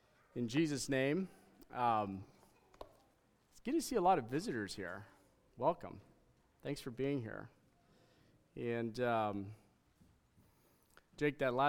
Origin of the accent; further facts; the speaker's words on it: Western Canada, Canada; I grew up kind of in Western Canada, and we'd go for drives.